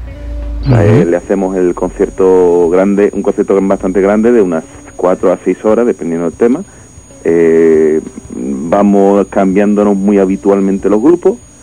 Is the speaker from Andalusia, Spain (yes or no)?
yes; Caratraca, Andalusia, Spain; Yo, de hecho, soy de Caratraca.